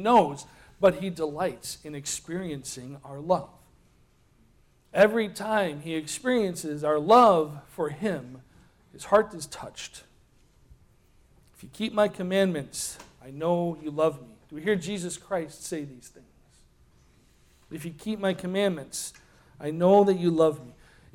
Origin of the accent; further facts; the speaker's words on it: Chicago, Illinois, United States; See, I'm a Chicagoan.